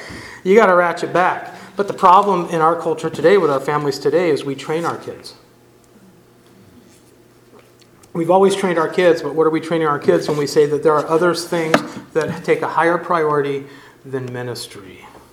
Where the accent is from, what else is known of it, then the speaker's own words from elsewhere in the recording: California, United States; As new to me, I'm from California.